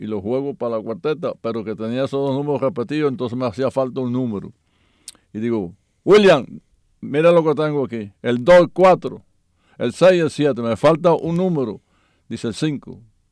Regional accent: Cuba; moved away as an adult; also born or lived in Puerto Rico; yo piché 14 años en Puerto Rico cuando salí de Cuba

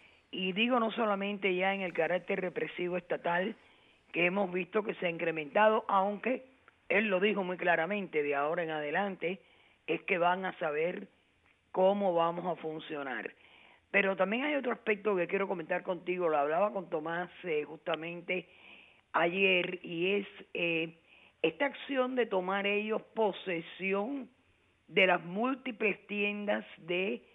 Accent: Cuba; esta etapa que nosotros como cubanos vivimos

